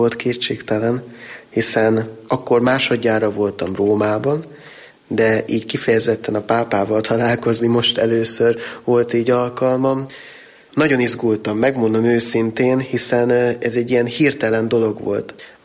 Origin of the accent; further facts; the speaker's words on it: Hidvégardó, Borsod-Abaúj-Zemplén, Hungary; én is cigány származásúnak vallom magam, én is cigány soron nőttem föl otthon Hidvégardóban